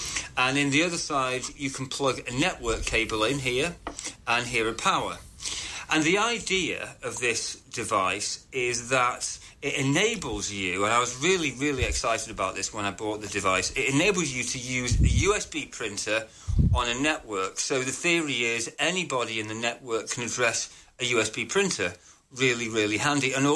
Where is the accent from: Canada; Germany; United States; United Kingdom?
United Kingdom; North West England; Hi, Dick and Leo. … from Cheshire in the UK.